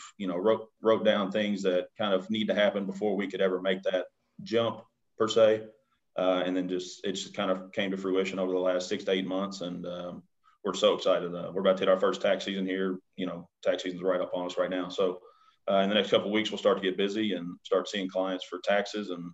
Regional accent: Bowling Green, Kentucky, United States; So I was born and raised here in Bowling Green, came from a very humble home.

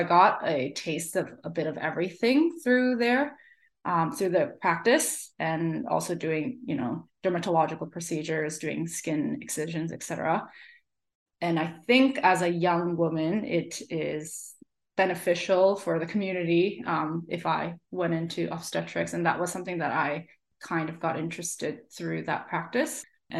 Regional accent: Canada; now in Australia; So I'm Canadian. I did all of my studies in Canada.

